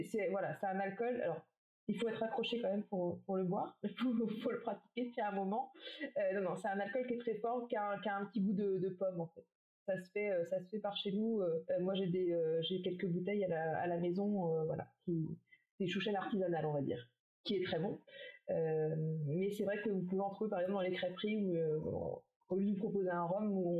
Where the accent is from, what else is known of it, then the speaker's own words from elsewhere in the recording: Rennes, Brittany, France; moi, je suis rennaise.